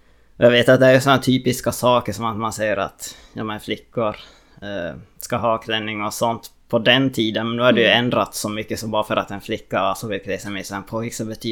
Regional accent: Jakobstad, Ostrobothnia, Finland; moved away as an adult; also born or lived in Umeå; now in Gothenburg, Sweden; som sagt och jag är uppvuxen här i Jakobstad. Bodde här fram till gymnasiet då, tills att jag tog studenten. Då flyttade jag ganska direkt till Umeå och började studera där. Så bodde jag där ganska länge, typ 5 år tror jag va.

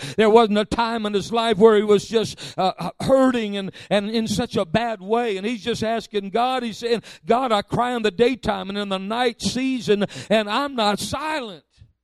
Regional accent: Alabama, United States; I'm sorry, I'm from Alabama, I'm sorry.

